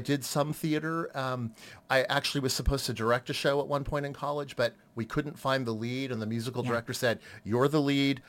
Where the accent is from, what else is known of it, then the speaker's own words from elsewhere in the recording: Cape Cod, Massachusetts, United States; I grew up on Cape Cod in Massachusetts. East Coast.